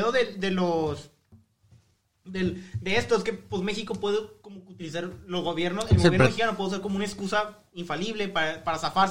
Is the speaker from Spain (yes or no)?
yes; Spain; los españoles no somos ricos